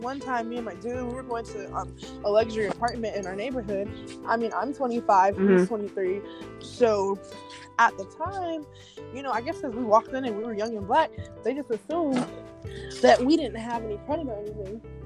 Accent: Miami, Florida, United States; now in Marion County, United States; I'm from the Miami area, so I never experienced racism until I moved to Marion County, and it's just like crazy to me.

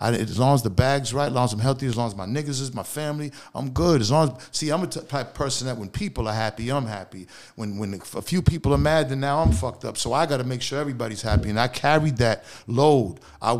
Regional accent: Boston, Massachusetts, United States; that's what it was growing up in Boston.

